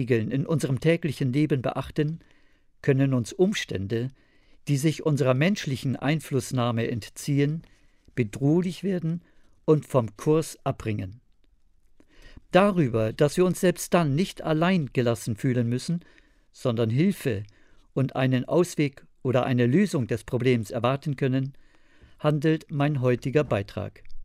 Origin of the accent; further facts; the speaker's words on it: Northern Germany, Germany; Als Norddeutsche vergleichen wir schwierige Lebensphasen gern mit der stürmischen See